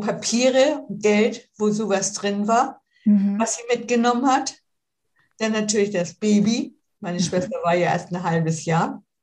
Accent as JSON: {"language": "German", "town": "Wrocław", "region": "Lower Silesian Voivodeship", "country": "Poland", "tie": "born there", "said": "In Breslau."}